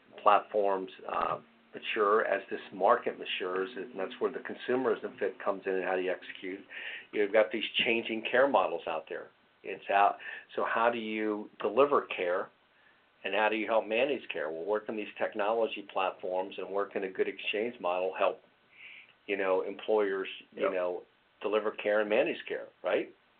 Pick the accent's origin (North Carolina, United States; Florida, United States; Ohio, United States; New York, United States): Ohio, United States; Columbus; Hey, good to have you here, Rick, and you're coming from my hometown there. If you're coming from